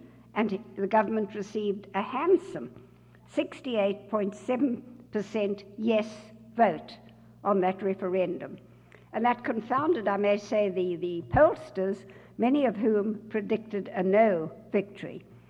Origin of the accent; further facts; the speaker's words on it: South Africa; I said, I come from South Africa.